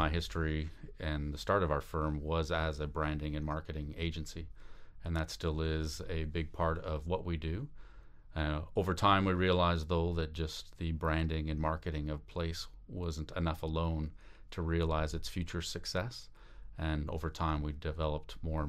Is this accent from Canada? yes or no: yes; Calgary, Alberta, Canada; also born or lived in Victoria / Montreal; Grew up in Calgary and went to University of Victoria, as we just mentioned, then did my bachelor's degree at Concordia University in journalism in Montreal.